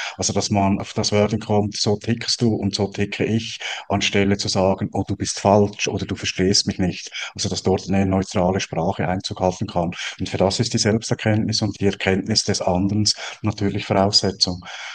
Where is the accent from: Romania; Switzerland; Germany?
Switzerland; Wie man unschwer hört, komme ich aus der Schweiz. Ich wohne am Zürichsee.